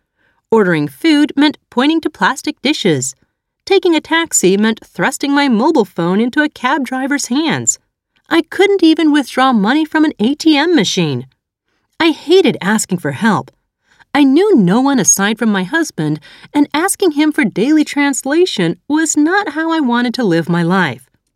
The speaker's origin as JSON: {"language": "English", "country": "Canada", "said": "Appearing Japanese, I am Chinese Canadian, and having a fiancé who could already speak business Japanese were good reasons, but it was more than that."}